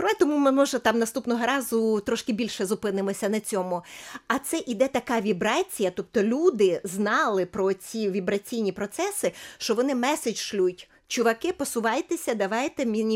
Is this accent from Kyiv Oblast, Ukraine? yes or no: yes; Kyiv Oblast, Ukraine; от в моєму регіоні я з Черкаської області, виросла я в Київській області